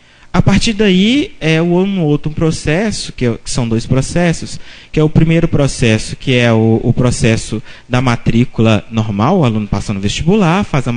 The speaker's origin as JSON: {"language": "Portuguese", "town": "Belo Horizonte", "region": "Minas Gerais", "country": "Brazil", "said": "eu sou de Belo Horizonte, e venho falar um pouco dessa inclusão do aluno com deficiência"}